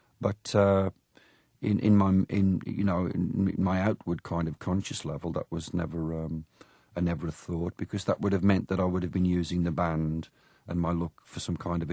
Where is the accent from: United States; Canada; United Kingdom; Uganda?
United Kingdom; England; growing up in England as I did, I was born in 1951